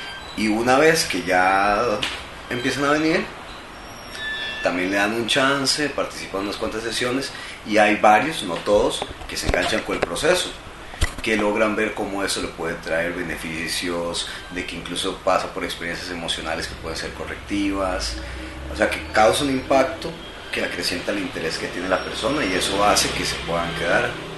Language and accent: Spanish; Alajuela, Costa Rica; incluso en mi ciudad natal, en Alajuela